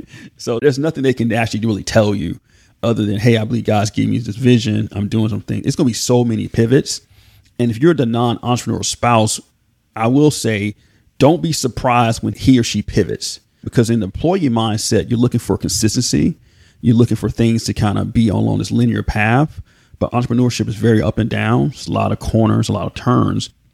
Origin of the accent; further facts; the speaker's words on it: Atlanta, Georgia, United States; I grew up in Atlanta in this rap group called